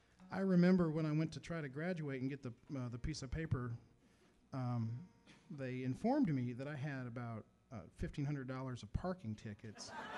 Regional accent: Pensacola, Florida, United States; I grew up in Pensacola, you know.

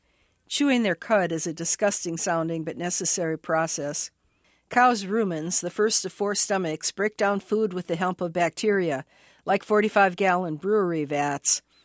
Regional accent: Duluth, Minnesota, United States; I'm a writer from Duluth, Minnesota.

